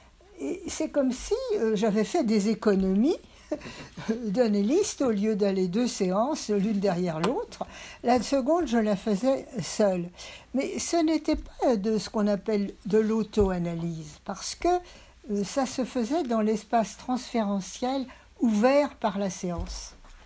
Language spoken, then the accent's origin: French; Paris, Île-de-France, France; born there; je suis fille de survivants du génocide arménien. Je suis née à Paris et mes parents étaient donc des migrants qui sont arrivés dans les années 20.